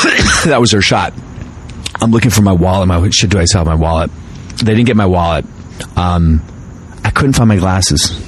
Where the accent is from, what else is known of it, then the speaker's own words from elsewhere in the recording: Ireland; So I'm Irish and I'm drunk and I don't have my glasses.